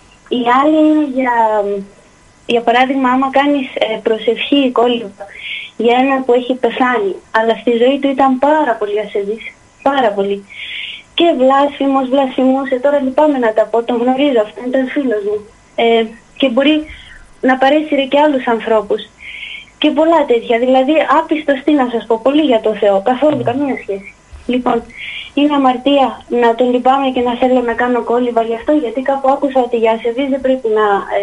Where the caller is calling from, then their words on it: Athens, Attica, Greece; από Αθήνα.